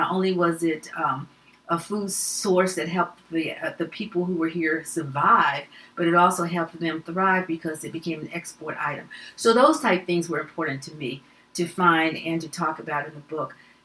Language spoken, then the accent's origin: English; New Orleans, Louisiana, United States; born there; I was born in New Orleans, and we don't think about the influence that Congo Square had on developing jazz.